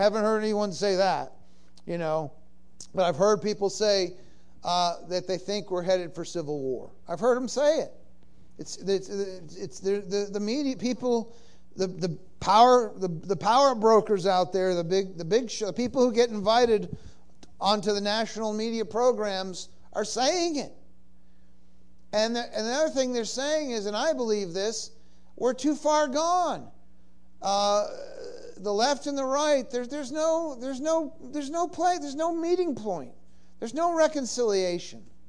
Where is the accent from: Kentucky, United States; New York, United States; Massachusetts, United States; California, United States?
Massachusetts, United States; Boston; Because I come from Boston, and I remember it.